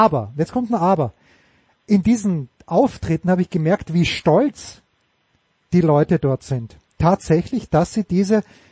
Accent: Austria; ich tue mich extrem schwer als Österreicher

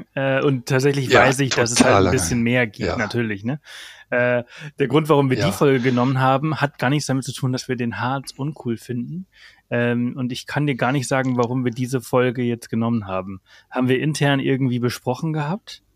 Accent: Balearic Islands, Spain; born or raised there; now in Germany

